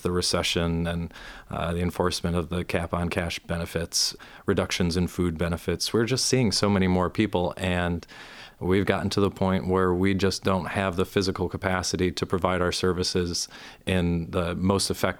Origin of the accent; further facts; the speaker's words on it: Kalamazoo, Michigan, United States; born there; sometimes, as in my case, since I was born in Kalamazoo, it was as simple as walking over to the county building and asking for a copy of it.